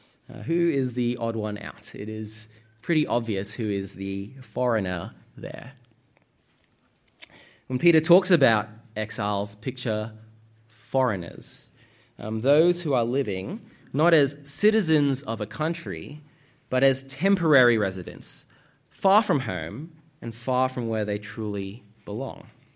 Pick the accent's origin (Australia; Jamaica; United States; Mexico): Australia; I was born here. My parents migrated over. They met at UNSW, like I said, but I was born and raised, and so I very much feel like I'm Australian. I feel like this is my country.